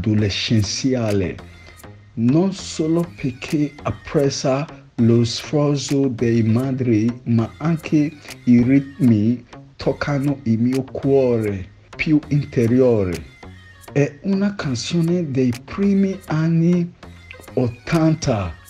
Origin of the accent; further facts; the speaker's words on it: Edo, Nigeria; first language Edo; Italian is a second language; questa bellissima canzone del mio dialetto Benin Language